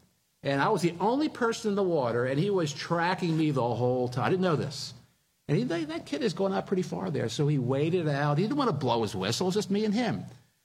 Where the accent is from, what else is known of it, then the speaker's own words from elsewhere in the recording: Philadelphia, Pennsylvania, United States; about an hour and a half from where I grew up in Philadelphia. Now, note well, where I grew up, you didn't go to the beach, you went down the shore.